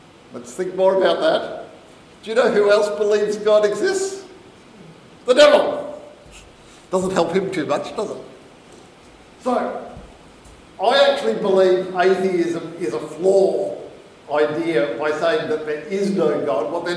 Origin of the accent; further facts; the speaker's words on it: Queensland, Australia; When I was a kid, growing up in Queensland